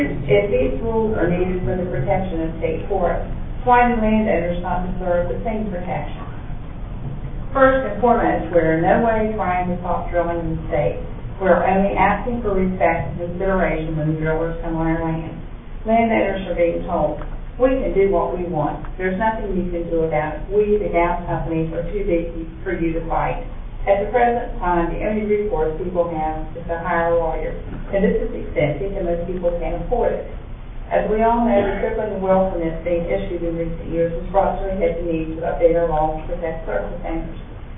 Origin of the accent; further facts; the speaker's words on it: West Virginia, United States; I'm from Harrison County.